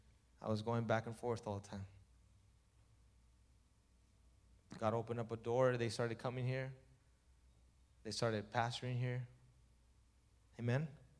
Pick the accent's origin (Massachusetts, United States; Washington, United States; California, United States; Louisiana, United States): California, United States; Los Angeles; I'm not from Pico. I'm from East LA, Los Angeles. That's where I used to hang out.